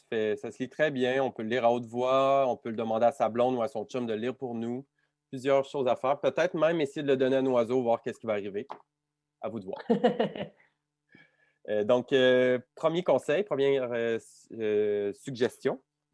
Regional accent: Quebec City, Quebec, Canada; Là, je dois avouer à tout le monde, je viens de Québec.

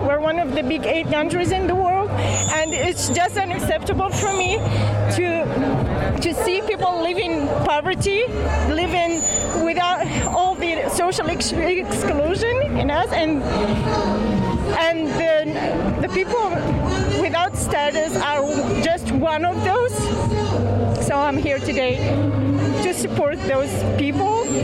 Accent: Montreal, Quebec, Canada; I'm from Montreal.

